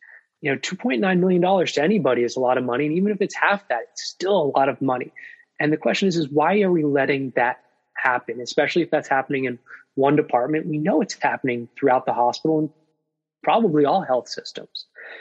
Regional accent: Vermont, United States; I come from Vermont, and I do think that that has something to play with how I ended up doing research and working in the world of sustainable healthcare.

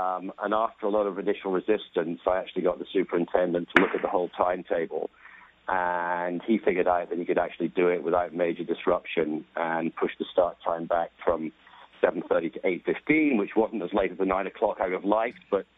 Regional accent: United Kingdom; as you can probably tell, I'm British.

